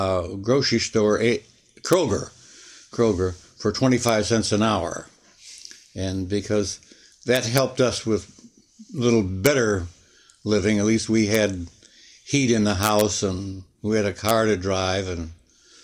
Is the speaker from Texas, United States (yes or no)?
no; Kenosha, Wisconsin, United States; also born or lived in Missouri; Yeah, I was born in 1925 in Missouri. That's where my parents were from, Missouri. But my mother just went to Missouri to have me, and then she really went back to Kenosha, Wisconsin, right after I was born, and that's where I grew up